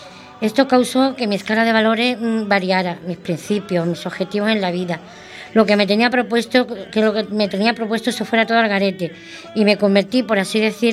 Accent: Bollullos Par del Condado, Andalusia, Spain; Soy andaluza, de un pueblo de Huelva, concretamente de Boyuspar del Condado, un pueblo grande y hermoso, muy vital, muy vanguardista y eminentemente agrícola, dedicado en un 50% al cultivo de llamado oro rojo, las fresas.

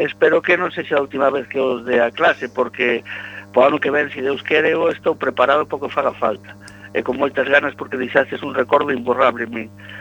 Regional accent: Monforte de Lemos, Galicia, Spain; Eu son da terra de Lemos, son fillo da terra de Lemos, de Monforte de Lemos. Monforte de Lemos está ao sur da provincia de Lugo, entre os vales do río Miño e do río Sil.

